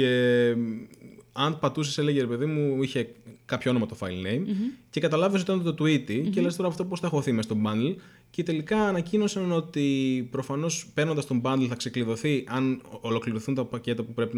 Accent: Greece; Ναι, επειδή είμαι Έλληνας και επειδή.

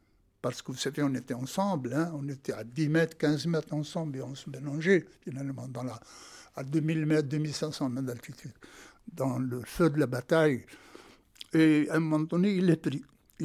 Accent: Algeria; je me trouve dans une unité comme ça, hein, marocaine, alors que je suis algérien.

